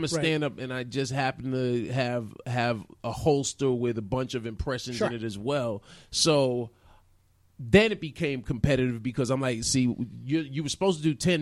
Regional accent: New York, United States; And I'm from New York, and you know I used to go to the Disco Fever where hip hop first

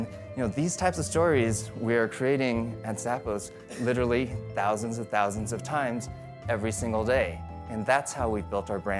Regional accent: Las Vegas, Nevada, United States; I'm from Vegas, so last call isn't in the dictionary there.

